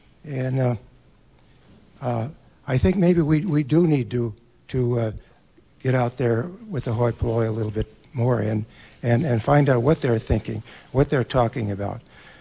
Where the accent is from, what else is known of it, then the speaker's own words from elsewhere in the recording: Billings, Montana, United States; I'm from Billings.